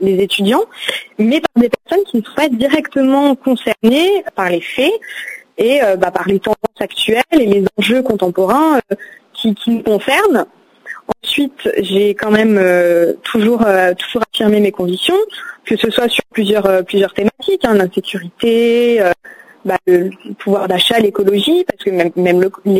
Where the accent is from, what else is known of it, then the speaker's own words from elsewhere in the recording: Metz, Grand Est, France; je suis née à Metz et j'ai grandi juste à côté de la circonscription, donc dans laquelle je suis candidate, qui est à moins de 2 km de mon domicile.